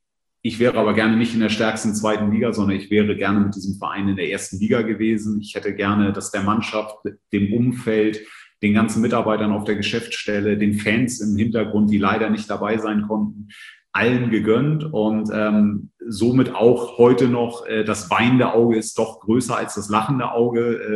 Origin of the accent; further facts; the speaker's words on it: Northern Germany, Germany; born there; Habe auch ein paar Jahre in Süddeutschland verbracht, also zwar als gebürtiges Nordlicht, aber die Gepflogenheiten von Bayern sind mir durchaus noch bekannt